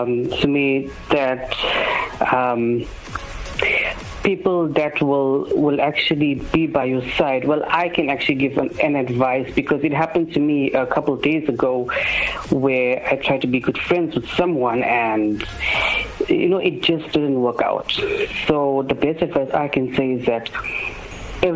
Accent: Potchefstroom, North West, South Africa; I'm actually from Pochefstroom, actually.

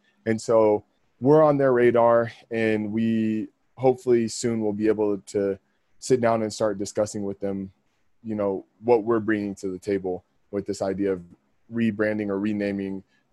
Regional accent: Dallas, Texas, United States; I'm from Texas, the Dallas area.

